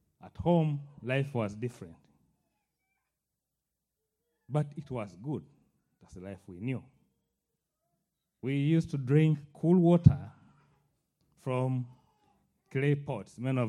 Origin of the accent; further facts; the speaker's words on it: Uganda; When I was in high school, I grew up in Uganda.